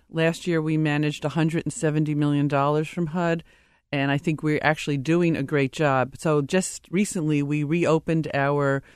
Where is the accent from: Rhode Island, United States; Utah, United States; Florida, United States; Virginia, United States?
Rhode Island, United States; And now I have an opportunity to be in my home state and to put some of those best practices into play.